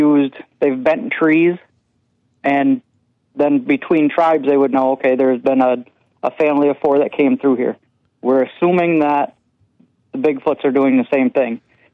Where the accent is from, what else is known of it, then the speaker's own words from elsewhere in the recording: Saginaw, Michigan, United States; I'm originally from Saginaw. I went to Swan Valley.